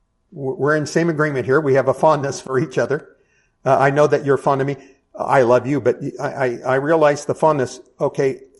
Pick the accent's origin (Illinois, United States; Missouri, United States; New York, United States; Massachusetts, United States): Missouri, United States; Kansas City; there was a deep, deep affection and affirmation for the Kansas City Royals because I'm from Kansas City.